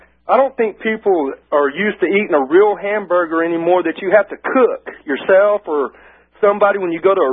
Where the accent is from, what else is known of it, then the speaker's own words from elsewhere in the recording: Texas, United States; I have nothing against beef, because I come from Texas and I eat beef, man.